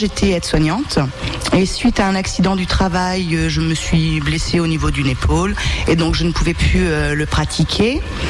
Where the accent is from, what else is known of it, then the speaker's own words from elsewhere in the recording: Nouvelle-Aquitaine, France; Je viens de Charente et on a une région qui est très très pauvre en lieu de formation.